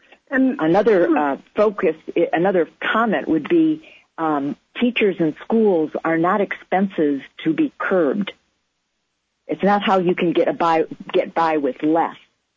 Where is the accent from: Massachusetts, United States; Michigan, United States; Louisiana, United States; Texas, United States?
Michigan, United States; Detroit; I was born and raised in Detroit, so I know what poverty looks like based on the community in which we live.